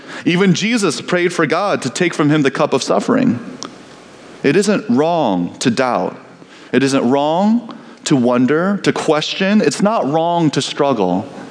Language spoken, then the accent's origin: English; Indiana, United States; When I was growing up in Indiana, my parents had a small garden in the backyard that you could see from the window above the kitchen sink.